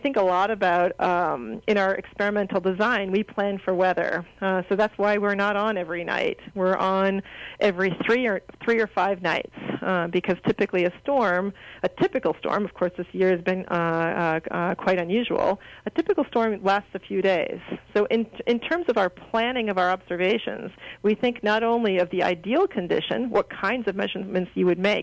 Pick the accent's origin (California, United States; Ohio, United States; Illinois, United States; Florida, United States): California, United States; Los Angeles; I'm from Los Angeles. I have a very clear appreciation for what dust does.